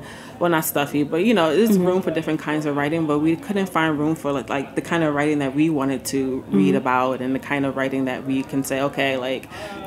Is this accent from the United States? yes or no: no; Ghana; I'm Ghanaian, West African.